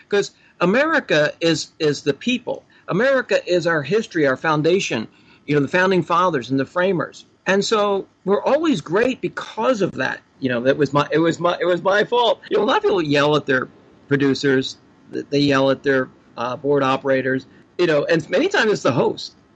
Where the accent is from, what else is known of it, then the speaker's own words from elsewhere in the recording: Philadelphia, Pennsylvania, United States; also born or lived in Florida / Texas / California / Idaho; But I am broadcasting from Philadelphia, Pennsylvania. I hail from Philadelphia. I've lived in many places, Florida, Texas, California, even Idaho. But I'm glad to be back in this area